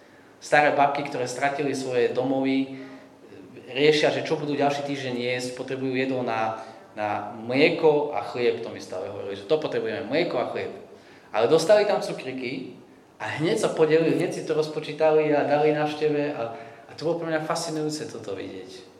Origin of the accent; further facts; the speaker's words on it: Michalovce, Košice Region, Slovakia; Ja som inak z východu, z Michaloviec, teraz sme tam strávili nejaký čas.